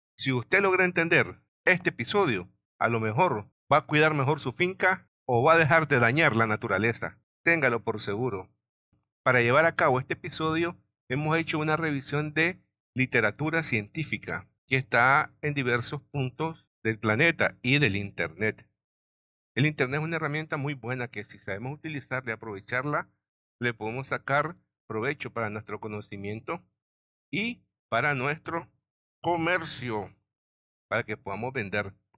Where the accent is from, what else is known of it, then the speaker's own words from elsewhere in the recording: Nicaragua; Hola amigos … de Nicaragua